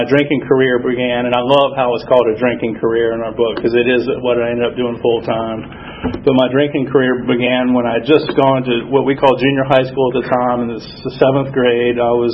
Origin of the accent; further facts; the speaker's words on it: Charlotte, North Carolina, United States; So anyways, I grew up in Charlotte.